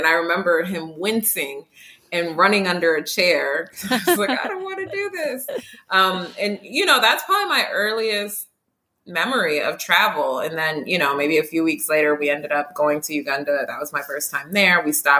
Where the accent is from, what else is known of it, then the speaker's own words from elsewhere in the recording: Detroit, Michigan, United States; Yeah, I grew up in Detroit.